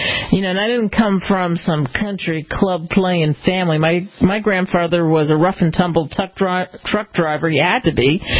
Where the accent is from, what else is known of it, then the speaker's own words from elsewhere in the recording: New Jersey, United States; also born or lived in Philadelphia, United States; I grew up in Jersey and Philly